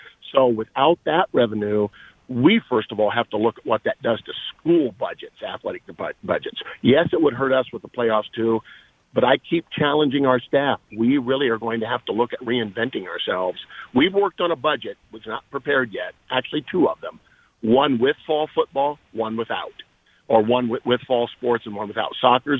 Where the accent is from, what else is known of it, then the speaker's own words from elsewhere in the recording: United States; Hey, I'm an American. You know, I believe in America.